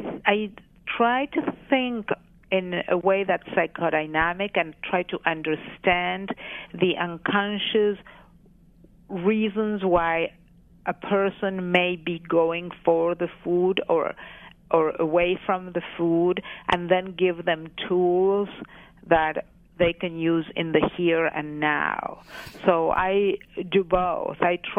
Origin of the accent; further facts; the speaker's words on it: Argentina; As I said, I grew up in Argentina